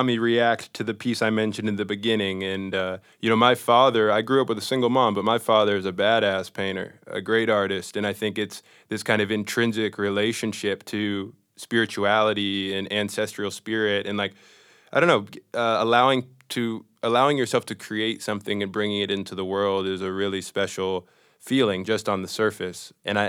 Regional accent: St. Paul, Minnesota, United States; born there; also born or lived in Chicago / Las Vegas / Colorado / Dubai; now in New York, United States; I was born in St. Paul, Minnesota, and I moved throughout Chicago, Las Vegas, Colorado, Dubai, Los Angeles, and now I've been in New York for 8 years.

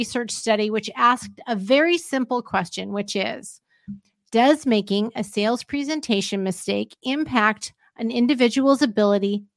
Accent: California, United States; I grew up in Southern California.

